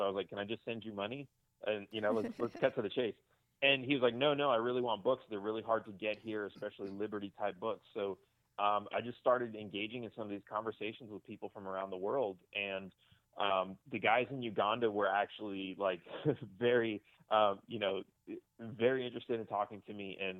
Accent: Los Angeles, California, United States; now in Texas, United States; So I grew up in Los Angeles, California, lived there for, I don't know, 20-something years, and then I moved to Texas.

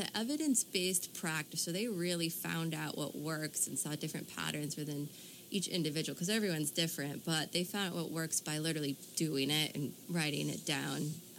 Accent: Utica, New York, United States; also born or lived in Old Forge; I'm from Utica, New York, initially.

